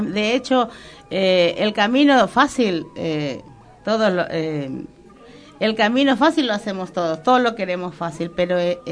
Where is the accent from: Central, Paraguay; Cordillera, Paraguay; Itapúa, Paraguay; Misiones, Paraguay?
Cordillera, Paraguay; Caacupé; si yo tengo que escribir K a Cupé, que es mi ciudad natal, escribo con K, no con C.